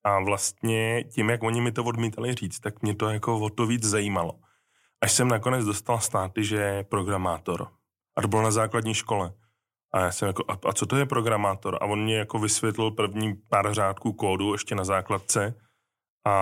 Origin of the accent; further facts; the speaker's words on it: Prague, Czechia; now in Brno, Czechia; Takže my jsme z Prahy, já jsem studoval v Praze, ale vlastně na výšku jsem šel do Brna a už jsem zůstal. Takže já teda žiju v Brně